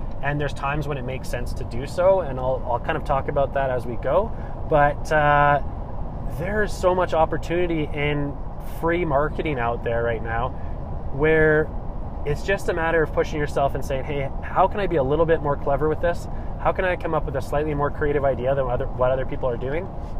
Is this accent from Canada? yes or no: yes; Canada; I am a Canadian. I was born in Canada